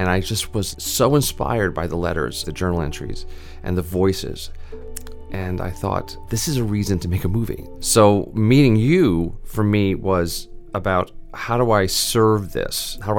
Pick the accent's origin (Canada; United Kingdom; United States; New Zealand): United States; Brooklyn, New York; You know, I was from Brooklyn, and … 's from Brooklyn